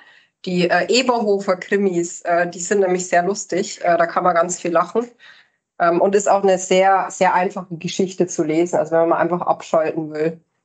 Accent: Bavaria, Germany; ich komme aus der Oberpfalz, da ist man auch sehr bodenständig

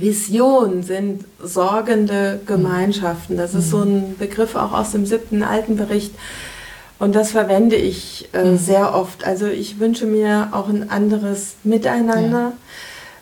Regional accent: Kassel, Hesse, Germany; Kassel ist meine Heimat, der Wilhelmshöher Park.

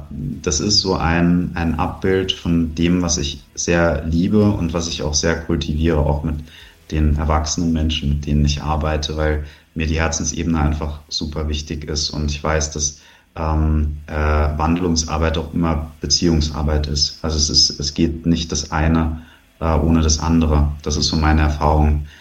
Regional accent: Frankfurt am Main, Hesse, Germany; born or raised there

